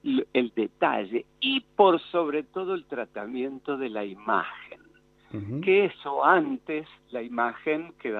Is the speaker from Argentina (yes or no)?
yes; Argentina; lo grave que es que nosotros no podemos vernos representados como argentinos en la televisión abierta